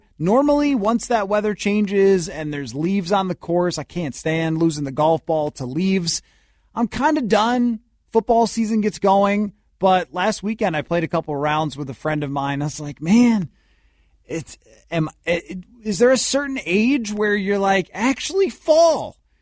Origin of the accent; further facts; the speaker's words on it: Minnesota, United States; I'm not tan. I'm from Minnesota.